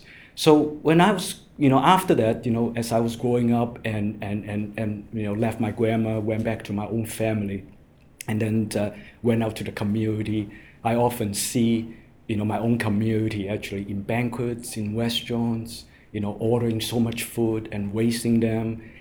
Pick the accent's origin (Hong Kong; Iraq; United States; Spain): Hong Kong; And I grew up in Hong Kong, and my family's when I was young, they were struggling.